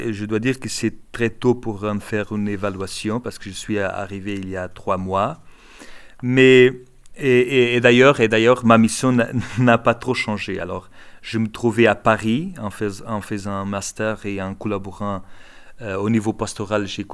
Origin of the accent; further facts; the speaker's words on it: Portugal; Parce qu'en tant que Portugais, je sentis toujours la même phrase appliquée à moi et à mes compatriotes.